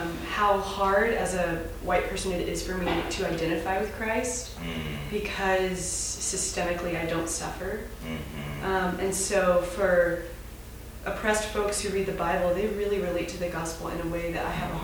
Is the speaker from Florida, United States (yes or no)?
no; Nashville, Tennessee, United States; I grew up in Nashville, and there was a lot of cognitive dissonance around hearing the gospel on Sunday